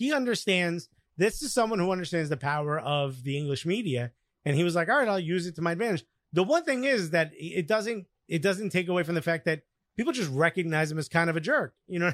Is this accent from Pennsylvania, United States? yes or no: no; Newark, New Jersey, United States; I grew up in Newark, folks.